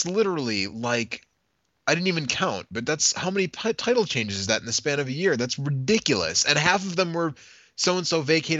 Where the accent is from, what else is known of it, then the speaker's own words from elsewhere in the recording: Milwaukee, Wisconsin, United States; Scott Steiner wins it right here in my hometown of Milwaukee